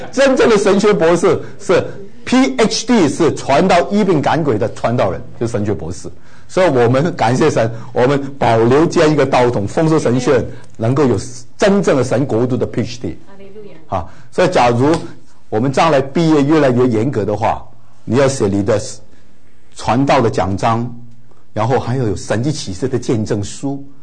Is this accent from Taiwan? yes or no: yes; Taiwan; 我们从台湾来的很多都喜欢研究存在主义啊